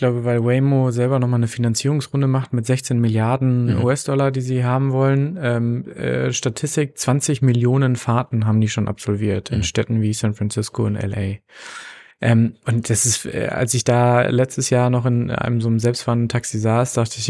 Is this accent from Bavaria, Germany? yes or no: no; North Rhine-Westphalia, Germany; wir kommen aus Ostwestfalen, aus einer Region, die vielleicht eher bodenständig da so denkt.